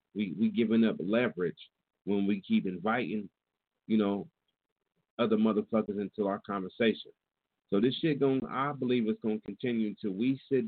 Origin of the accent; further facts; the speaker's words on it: Fairfield, California, United States; I thank God that I was raised in Fairfield, California, a melting pot.